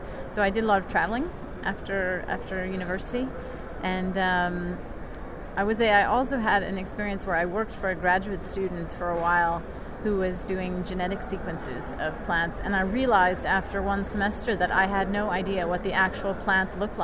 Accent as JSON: {"language": "English", "region": "East Coast", "country": "United States", "tie": "born or raised there", "said": "Yeah, I grew up on the east coast of the U.S. and we always lived in rural areas"}